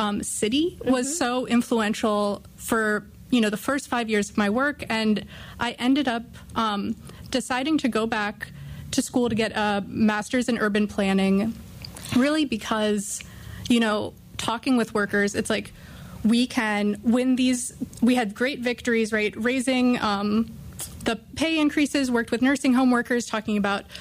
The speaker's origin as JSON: {"language": "English", "town": "Baltimore", "region": "Maryland", "country": "United States", "tie": "born or raised there", "said": "so I'm from Baltimore, Maryland, and grew up in Baltimore."}